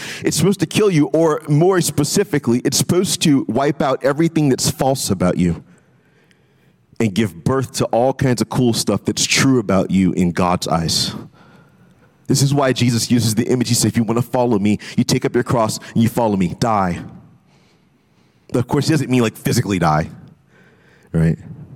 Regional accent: New Orleans, Louisiana, United States; And as growing up in New Orleans, one of the cool features about the atmosphere in New Orleans, the kind of the topography

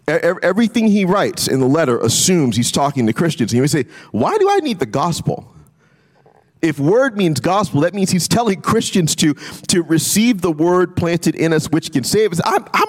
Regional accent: New Orleans, Louisiana, United States; And as growing up in New Orleans, one of the cool features about the atmosphere in New Orleans, the kind of the topography

